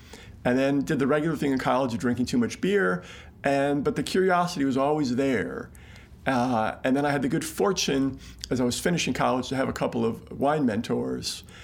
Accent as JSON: {"language": "English", "country": "United States", "said": "As an American, I grew up with wine. My parents separated when I was very young, and my dad lived in San Francisco in the late 60s."}